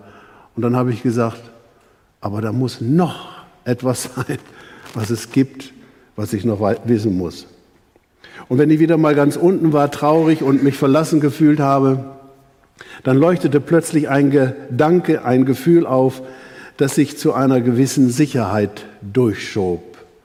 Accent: North Rhine-Westphalia, Germany; Und ich als Westfale würde sagen, da ist noch ein drittes Wort, och.

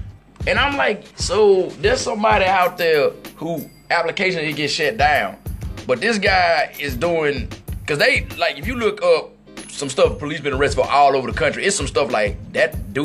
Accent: Mississippi, United States; because I saw one video that actually took place in my home state of Mississippi.

